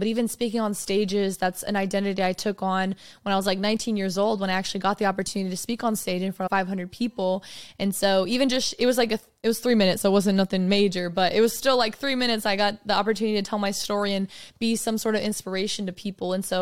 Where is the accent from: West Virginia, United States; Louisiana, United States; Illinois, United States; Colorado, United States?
Colorado, United States; also born or lived in Texas; So I was actually originally born here in Texas. So I'm a Texan at heart, but I was actually raised in Colorado. So I always like to say I'm a Coloradoan too. But I've been in Texas since 2015.